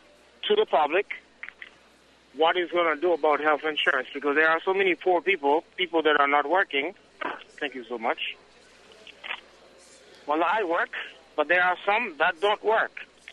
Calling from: Brighton, Massachusetts, United States; I'm calling from Brighton.

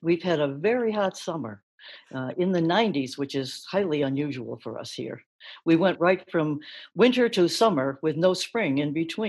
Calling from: Chardon, Ohio, United States; Well, we're in the Cleveland area. It's actually a town called Chardon, Ohio

